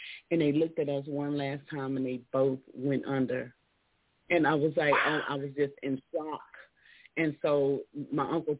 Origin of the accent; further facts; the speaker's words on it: Houston, Texas, United States; I can tell you that's, I'm from Houston. Well, from in Houston.